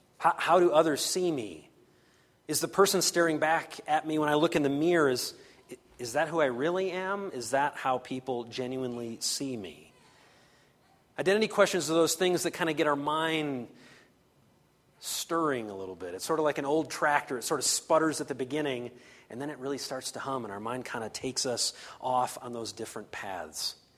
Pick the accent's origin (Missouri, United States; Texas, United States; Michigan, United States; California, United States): Michigan, United States; I mentioned that I'm from Michigan, and so I'm a kind of an older guy, and so when I was a kid, the Detroit Tigers were really, really good.